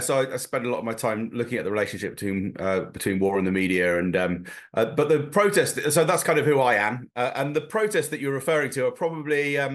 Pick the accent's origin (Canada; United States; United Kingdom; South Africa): United Kingdom; I'm an academic from Britain.